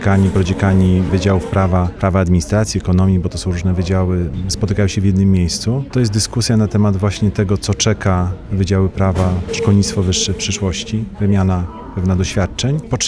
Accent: Bartoszyce, Warmian-Masurian Voivodeship, Poland; born there; pomimo tego, że pracuję teraz w Białymstoku, to jestem właśnie nie z Warmii, chyba z Prus Wschodnich, bo urodziłem się w Bartoszycach i z takim bardzo dużym sentymentem tutaj przyjeżdżam.

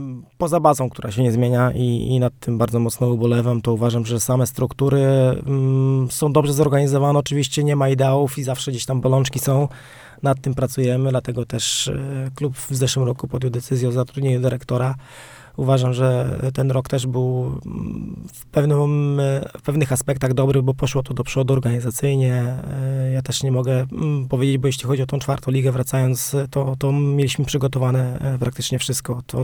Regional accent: Ostróda, Warmian-Masurian Voivodeship, Poland; pochodzę z Ostródy i tam się wychowałem i tam grałem i w juniorach

